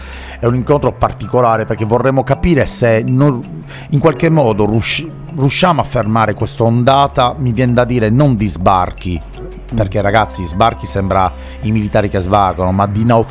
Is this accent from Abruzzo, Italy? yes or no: no; Sardinia, Italy; sulla Sardegna, sulla mia terra, una terra che amo molto profondamente